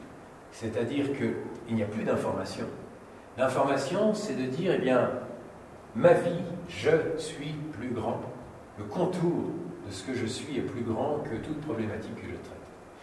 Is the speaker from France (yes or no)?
yes; France; Je suis français, les Anglais, je les aime beaucoup, hein, j'adore leur langue et tout